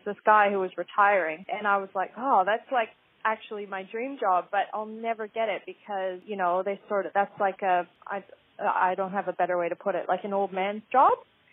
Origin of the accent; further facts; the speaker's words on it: Fort McMurray, Alberta, Canada; I'm from Fort McMurray in Alberta in Canada, and that's a real mining town. It's an oil town. And when I was a teenager, Fort McMurray was a real boom town